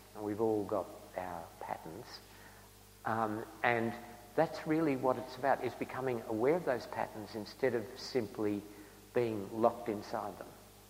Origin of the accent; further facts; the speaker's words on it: Australia; it's difficult to not fall into a state of terminal shame being an Australian at the moment.